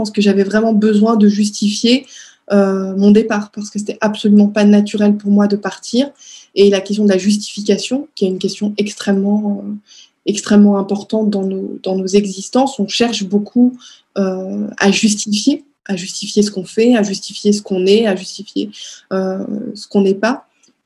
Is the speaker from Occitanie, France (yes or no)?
no; Strasbourg, Grand Est, France; moved away; J'étais heureuse le jour où j'ai quitté Strasbourg pour venir vivre ailleurs.